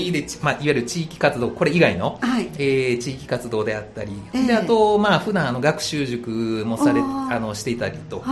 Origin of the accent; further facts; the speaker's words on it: Osato, Miyagi, Japan; 実はもう生まれも育ちも大郷町なんですけども、はい、でもで、まあ、よくあるパターンなんですが、大学の時にちょっとこう、はい、町の方に出てしまって